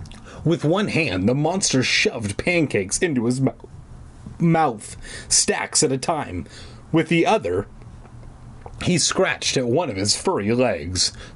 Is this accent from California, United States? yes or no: yes; California, United States; accent: Southern California; My accent of saying, oh, rad, being from Southern California, I feel like it's more fun than me trying to do their accent, right?